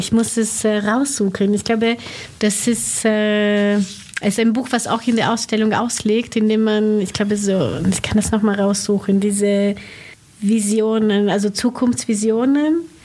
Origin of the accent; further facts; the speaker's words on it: Italy; Ich bin in Italien geboren und groß geworden, aber zum Teil dort studiert, in Venedig, zum Teil in Berlin, in Peking und bin dann aber für meinen Master in die Niederlande gezogen